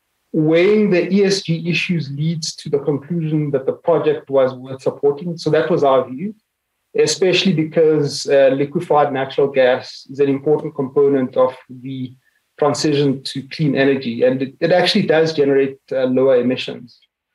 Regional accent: South Africa; those places that I was referring to as a South African, those places where we've got national competitive advantage.

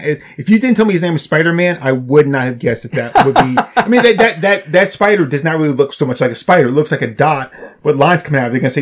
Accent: Canada; I'm a Canadian guy that feels more at home in Japan than any place.

